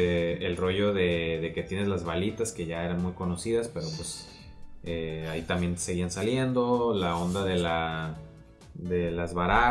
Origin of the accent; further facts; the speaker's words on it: Mexico; como mexicano nos pasó a todos. O sea, como mexicano